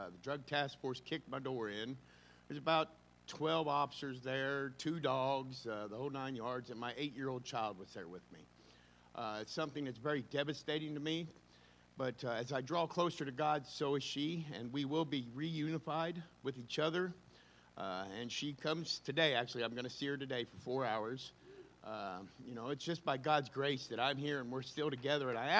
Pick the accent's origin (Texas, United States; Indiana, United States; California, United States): Indiana, United States; Terre Haute; I'm from Terre Haute, Indiana.